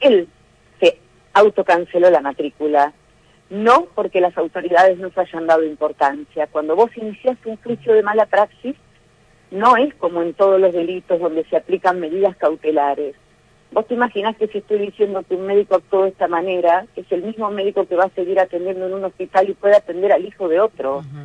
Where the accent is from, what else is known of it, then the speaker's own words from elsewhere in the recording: Villa Gesell, Buenos Aires Province, Argentina; Somos de Villa Gesell.